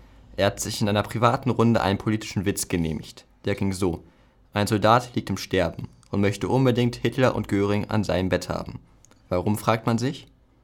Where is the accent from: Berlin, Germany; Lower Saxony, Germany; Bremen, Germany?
Lower Saxony, Germany; Groß Düngen; Ich bin hier in Großdüngen aufgewachsen und auch noch genau hier in diese Grundschule gegangen.